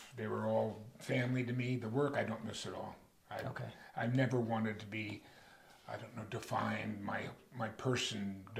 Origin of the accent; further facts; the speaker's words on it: San Francisco, California, United States; in San Francisco.